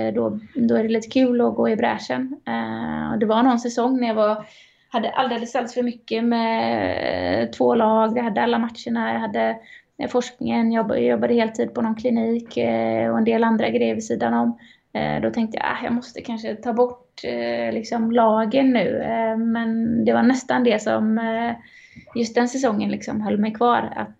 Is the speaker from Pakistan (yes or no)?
no; Sweden; men jag är uppvuxen i Sverige